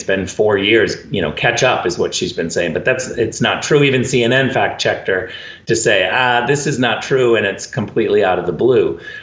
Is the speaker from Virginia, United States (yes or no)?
no; California, United States; Look, I come from California, and we had an amazing governor, Ronald Reagan, who became president of the United States.